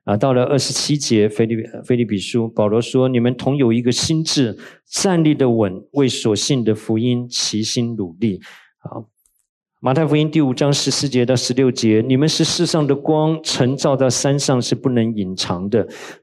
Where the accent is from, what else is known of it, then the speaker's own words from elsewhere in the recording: Anping, Tainan, Taiwan; 我小的时候住在台湾的安平哈